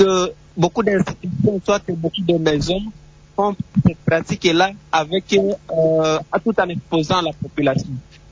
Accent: DR Congo; chez nous, en RDC

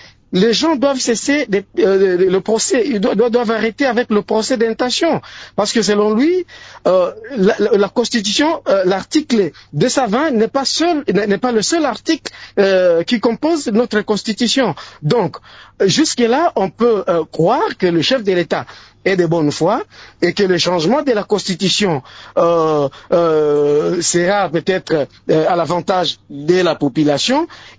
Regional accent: DR Congo; en tant que journaliste, en tant que Congolais et en tant qu'électeur

